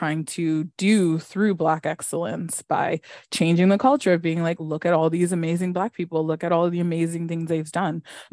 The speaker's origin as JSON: {"language": "English", "town": "Scarborough", "region": "Ontario", "country": "Canada", "tie": "born or raised there", "said": "because I grew up in Scarborough, I grew up in many places, but because I grew up in like Scarborough for a while"}